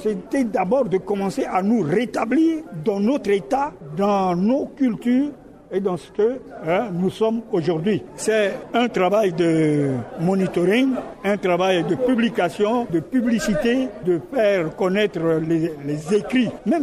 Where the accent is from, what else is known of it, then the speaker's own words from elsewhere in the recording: Central African Republic; Il est temps que le centrafricain se connaisse en tant que centrafricain.